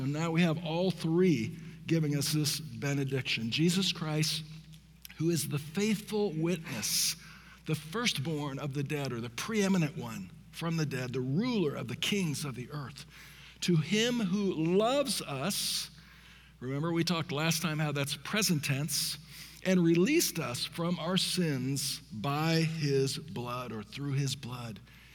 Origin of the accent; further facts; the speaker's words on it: Michigan, United States; I'm from Michigan. we know what severe is, and this ain't it.